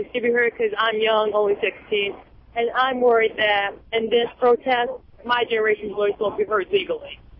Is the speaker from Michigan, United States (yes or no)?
yes; Detroit, Michigan, United States; I am from the Detroit area in Michigan.